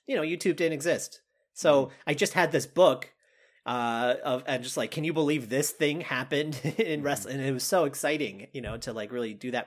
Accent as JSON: {"language": "English", "region": "Texas", "country": "United States", "said": "Okay. I'm from Texas."}